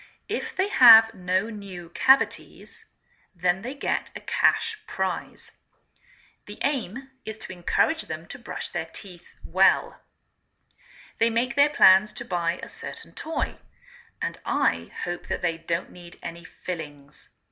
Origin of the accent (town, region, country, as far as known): England, United Kingdom; now in United States